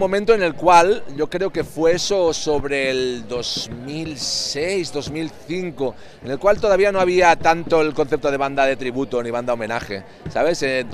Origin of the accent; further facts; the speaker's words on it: Barcelona, Catalonia, Spain; Pero claro, yo vengo de Barcelona, ¿sabes?